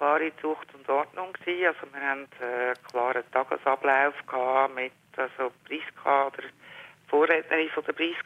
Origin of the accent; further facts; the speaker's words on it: Aargau, Switzerland; Also ich habe heute eigentlich als Aargauerin